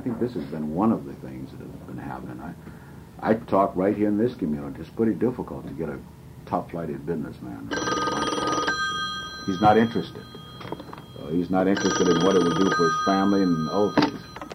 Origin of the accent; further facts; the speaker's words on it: the South, United States; also born or lived in North; I've lived both in the North and the South, and I am a Southerner